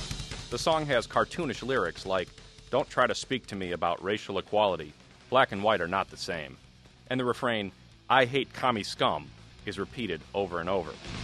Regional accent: Toledo, Ohio, United States; This Saturday, my hometown of Toledo will again host the National Socialist Movement

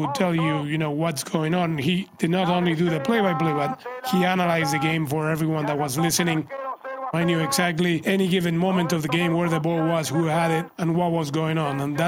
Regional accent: Buenos Aires, Argentina; I grew up in Buenos Aires, Argentina.

